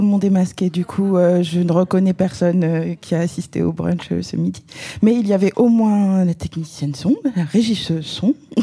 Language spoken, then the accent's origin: French; Senegal; now in France; Je suis née, j'ai grandi au Sénégal.